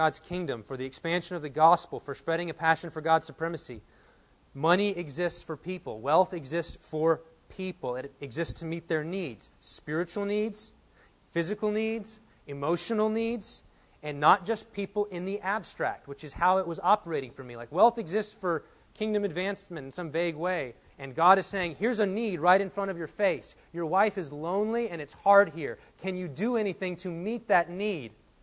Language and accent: English; Texas, United States; from Texas. Just got married, been married about a month